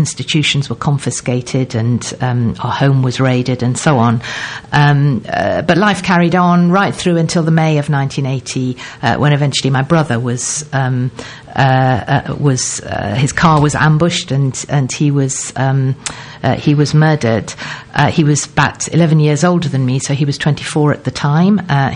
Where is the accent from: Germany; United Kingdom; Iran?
Iran; So I come originally from Iran, a country in the Middle East, as you know, and I was born into the very, very small Anglican community there. My father was Iranian, Persian.